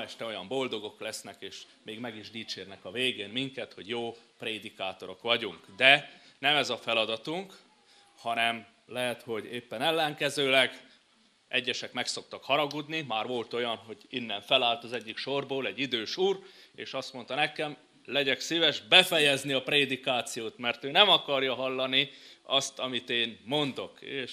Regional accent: Apața, Brașov County, Romania; hétfalusiak, meg Brassó környékiek, én onnan származok, hogy mi most apácaiak például székelyek vagyunk, vagy csángók vagyunk.

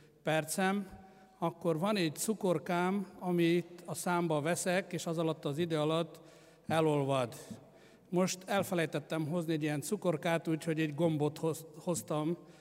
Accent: Transylvania, Romania; Én magam Erdélyben születtem, Ceausescu idejében egy árvaházban növekedtem föl.

